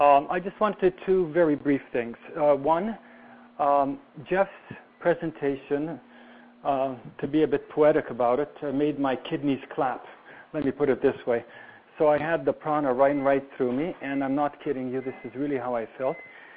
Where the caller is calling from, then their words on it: Toronto, Ontario, Canada; I'm calling from Toronto.